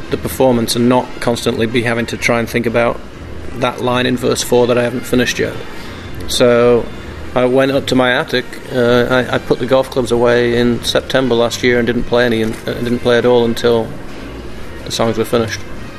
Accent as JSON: {"language": "English", "town": "Chapel-en-le-Frith", "region": "East Midlands", "country": "United Kingdom", "tie": "born or raised there", "moved": "yes", "lives_now": "United States", "said": "it's a bit bigger than where I grew up in Chapel-on-le-Frith, but probably about the same number of pubs. And it's actually probably about the same size town."}